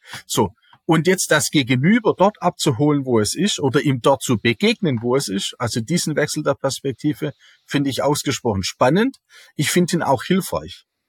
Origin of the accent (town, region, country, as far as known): Baden-Württemberg, Germany